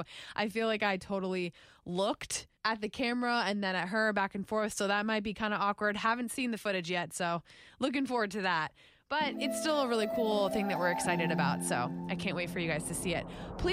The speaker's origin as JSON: {"language": "English", "town": "West Palm Beach", "region": "Florida", "country": "United States", "said": "I'm from West Palm, so"}